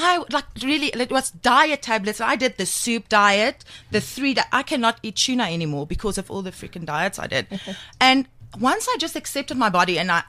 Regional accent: Middelburg, Mpumalanga, South Africa; I mean, when I got to Cape Town, I thought it was freaking Las Vegas. It was lights and it was buildings.

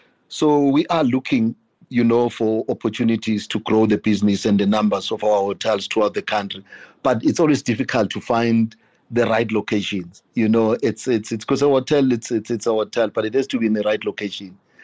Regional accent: Mpumalanga, South Africa; I'm from Mpumalanga, from a family of eight, six boys and two girls. My father was a mine worker, and I left home when I finished matric in 94, and I ran away, actually, because I didn't want to work at the mines.

